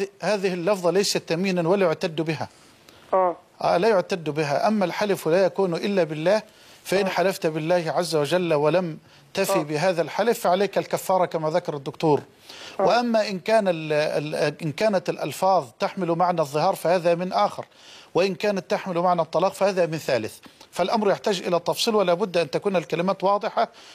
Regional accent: Suez, Suez Governorate, Egypt; انا عاشق لاهل السويس وانا ابن السويس

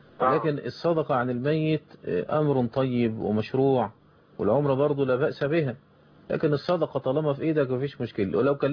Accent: Egypt

